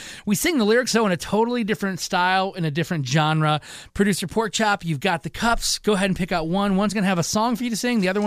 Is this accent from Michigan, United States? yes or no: yes; Michigan, United States; I'm glad, that I got this because I am from Michigan, so of course I'm